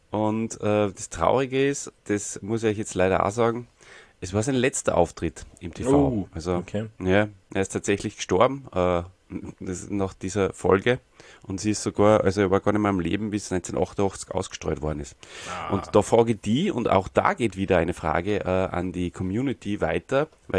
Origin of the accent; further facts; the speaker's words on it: Austria; Alfred Riedl war mal ein Fußballtrainer, glaube ich, gell, bei uns in Österreich.